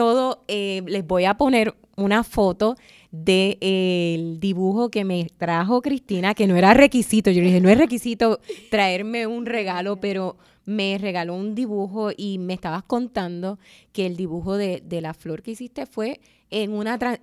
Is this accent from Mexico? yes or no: no; Arecibo, Puerto Rico; yo soy de la generación de los niños que se criaron finales de los 70, 80. Y yo soy de Arecibo.